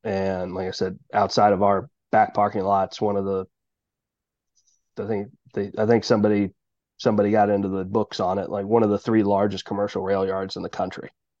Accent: Norwood, Ohio, United States; surround two separate cities that have their own separate fire departments, Norwood and St. Bernard. I grew up in Norwood. So we're surrounded on all four sides by the city of Cincinnati.

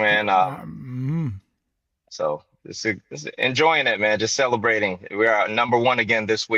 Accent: Barbados; Yeah, that's right. I'm an island boy, man.

